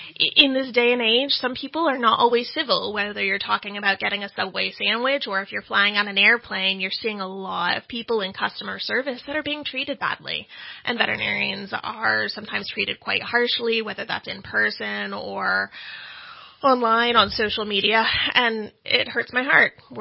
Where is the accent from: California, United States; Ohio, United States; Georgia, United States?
California, United States; Modjeska Canyon; South Orange County, Modjeska Canyon, actually.